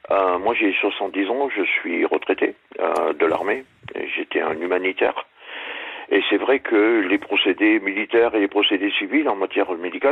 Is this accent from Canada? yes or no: no; France; also born or lived in La Réunion; moi, je suis français, mais j'ai vécu à La Réunion.